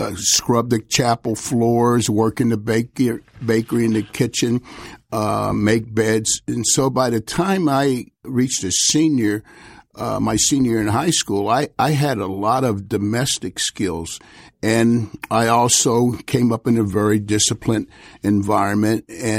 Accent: Washington, District of Columbia, United States; At the time, I grew up in Washington, D.C., and it was about 73% black at that time.

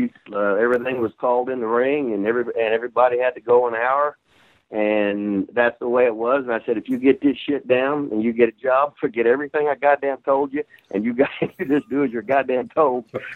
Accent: Seymour, Indiana, United States; at the high school where I grew up at in Seymour, Indiana.

